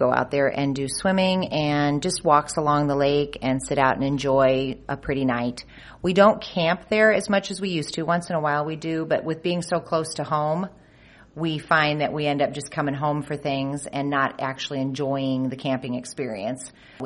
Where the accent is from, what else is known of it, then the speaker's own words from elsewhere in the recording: Ames, Iowa, United States; I grew up in Ames. I love Ames.